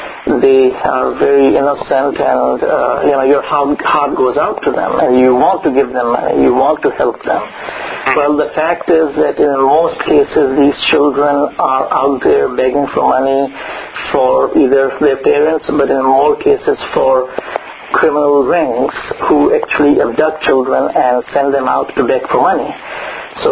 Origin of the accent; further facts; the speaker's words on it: Pakistan; Well, this happens in Pakistan. I am from Pakistan.